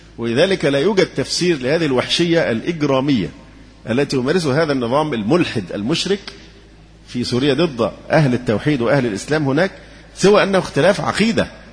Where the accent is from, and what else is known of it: Egypt